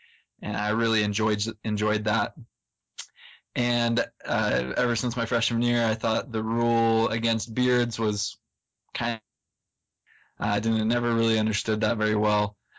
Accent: San Ramon, California, United States; also born or lived in Geneva, Switzerland; I'm from San Ramon. It's just east of San Francisco, and I'm a junior at BYU.

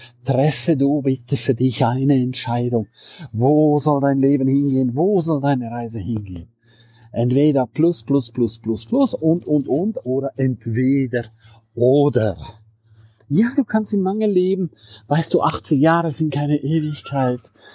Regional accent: St. Moritz, Graubünden, Switzerland; In meiner Heimat St. Moritz. Weißt du, wie schön das da ist?

